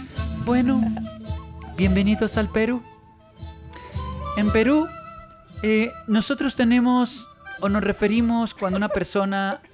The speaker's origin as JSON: {"language": "Spanish", "country": "Colombia", "said": "nosotros también en Colombia, pero ya tendría que cambiar de acento porque ya estoy hablando"}